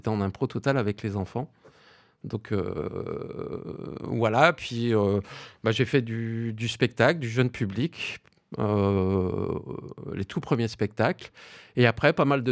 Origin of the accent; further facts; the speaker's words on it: Lille, Hauts-de-France, France; Alors ça, c'était dans le Nord, parce que moi, je suis originaire de Lille et j'ai démarré l'impro à Lille